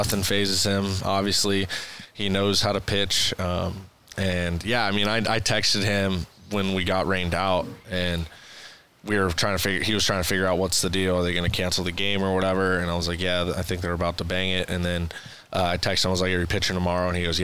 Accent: Houston, Texas, United States; It's from … a Houston rapper. I'm from Houston.

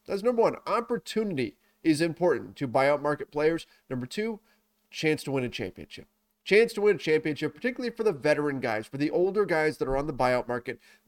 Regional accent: California, United States; but I grew up in Southern California without the Rams for the most of my formative years.

